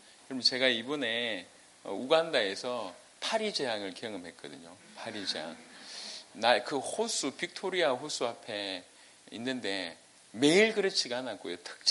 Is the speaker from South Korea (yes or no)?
yes; South Korea; 우리는 한국 사람이니까 코로나에 상관없다고 제가 확신 있게 얘기했거든요.